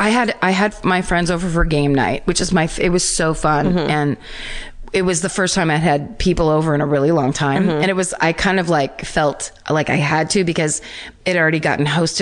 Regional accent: California, United States; No, I'm from Northern California.

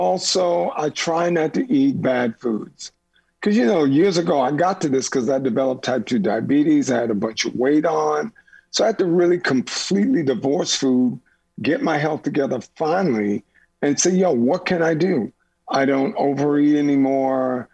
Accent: New Orleans, Louisiana, United States; New Orleans, Louisiana.

